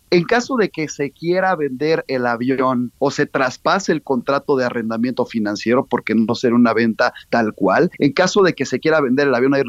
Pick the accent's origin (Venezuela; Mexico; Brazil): Mexico; lo que nosotros debemos de apostar como mexicanos